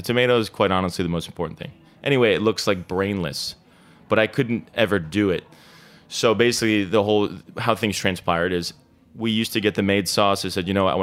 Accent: New Jersey, United States; I come from a big Italian family. My father was born there. I grew up in New Jersey, in southern New Jersey, outside of Philadelphia

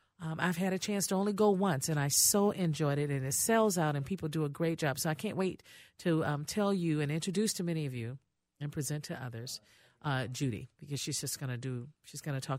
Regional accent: Indiana, United States; moved away as an adult; now in Minnesota, United States; Now, although I'm a Hoosier, born and raised in Indiana, being here for 40 years, I do feel like a Minnesotan in so many ways.

